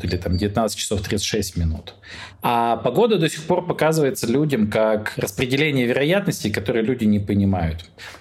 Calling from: Zurich, Switzerland; Я звоню из Цюриха.

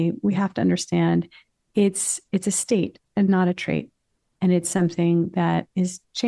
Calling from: New York City, New York, United States; New York City.

